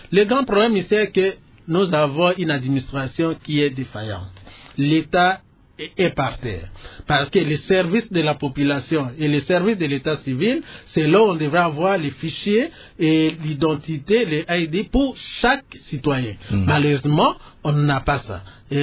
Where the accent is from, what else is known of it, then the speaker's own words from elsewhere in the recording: Kinshasa, DR Congo; born there; même si je suis né à Kinshasa, mais mes sources, on doit savoir, mes arrière-parents viennent d'où. C'est aussi pour sentir, pour prouver que réellement je suis congolais et de sources.